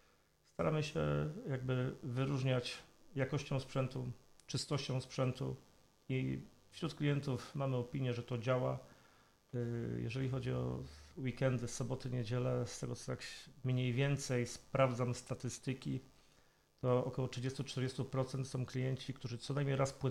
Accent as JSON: {"language": "Polish", "town": "Rogalinek", "region": "Greater Poland Voivodeship", "country": "Poland", "tie": "born or raised there", "also_born_or_lived": "Poznań", "said": "Ja mieszkam w Rogalinku od urodzenia z drobną przerwą, kiedy mieszkałem w Poznaniu. Od 15-16 lat ponownie jestem stałym mieszkańcem Rogalinka. Od urodzenia mieszkając nad Wartą."}